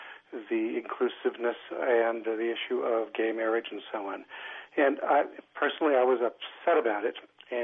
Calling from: Lancaster, Massachusetts, United States; I am calling from Lancaster, Massachusetts, actually.

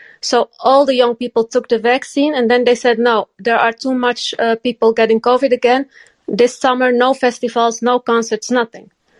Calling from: Netherlands; English is a second language; From the Netherlands.

